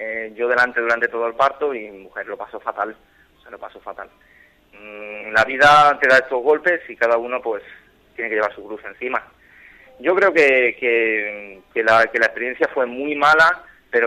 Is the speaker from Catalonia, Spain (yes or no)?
yes; Barcelona, Catalonia, Spain; Yo soy de Barcelona.